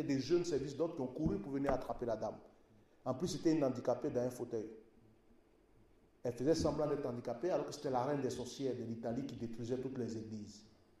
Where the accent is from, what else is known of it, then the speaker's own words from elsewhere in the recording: Côte d’Ivoire; Dans ma langue maternelle en Côte d'Ivoire, cocotis.